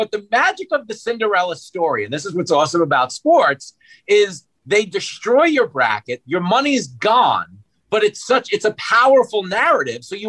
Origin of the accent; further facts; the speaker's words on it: Long Island, New York, United States; I grew up on Long Island with a lot of guys